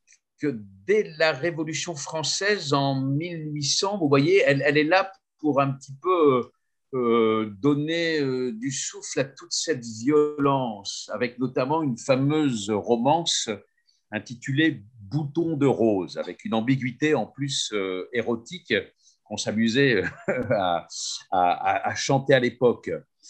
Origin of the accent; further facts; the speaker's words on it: Normandy, France; je suis normand déjà, d'origine